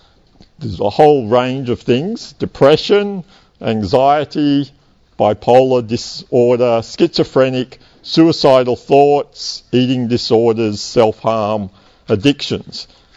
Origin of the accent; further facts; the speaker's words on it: Canberra, Australian Capital Territory, Australia; I grew up in Canberra. I was an undergraduate at ANU